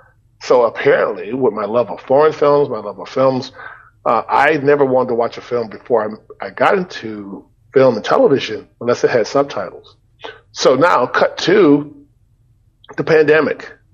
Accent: Texas, United States; I didn't know who or where Corsicana was in the state of Texas after growing up in Texas.

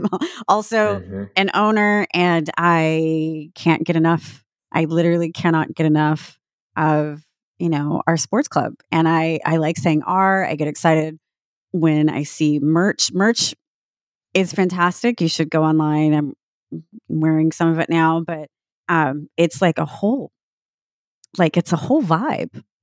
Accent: Sacramento, California, United States; And I'm really sorry that Sacramento, my hometown, Sac Republic, won.

